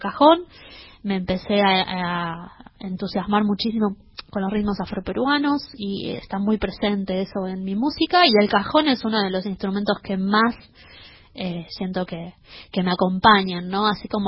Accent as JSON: {"language": "Spanish", "region": "Buenos Aires", "country": "Argentina", "tie": "born there", "said": "Yo nací en Capital, Buenos Aires, Capital Federal."}